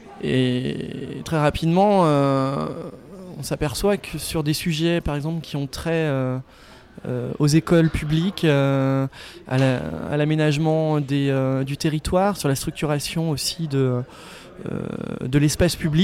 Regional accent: Brittany, France; effectivement, je suis breton, affirmé de naissance, de sol, de cœur.

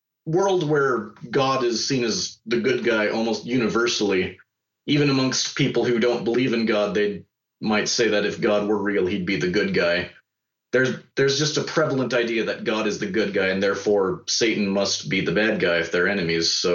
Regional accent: California, United States; Yeah, I'm a Californian.

